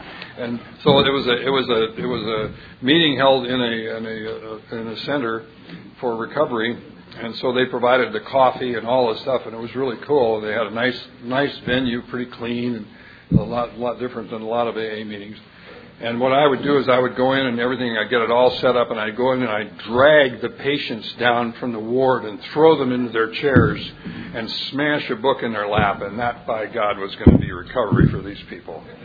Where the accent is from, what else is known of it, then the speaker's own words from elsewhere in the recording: San Antonio, Texas, United States; I'm an alcoholic. I'm from San Antonio, Texas, and I just want to express a very large welcome to all of you.